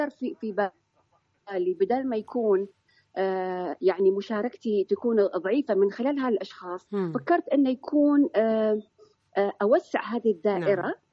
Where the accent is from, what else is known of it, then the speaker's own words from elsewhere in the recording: Kuwait; وأيضا VIP هنا عندنا بالكويت